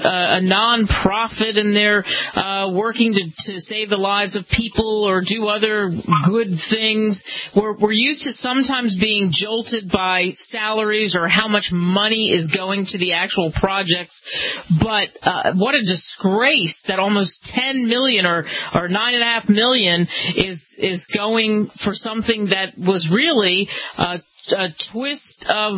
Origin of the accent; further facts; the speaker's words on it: Queens, New York, United States; because I grew up partially in Queens, and we got to see the elephants come